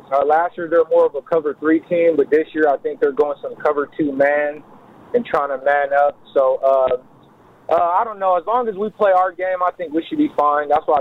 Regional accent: San Diego, California, United States; first language Lingala; English is a second language; Mikasi means strong in my native language in Lingala, which is Central Africa. I started Mikasi about 5 years ago, and the reason for starting it was, you know, me growing up in the inner city in southeast San Diego

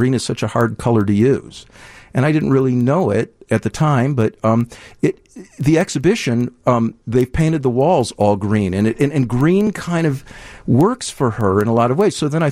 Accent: Deerfield, Illinois, United States; now in Evanston, United States; I grew up in Deerfield. I live in Evanston

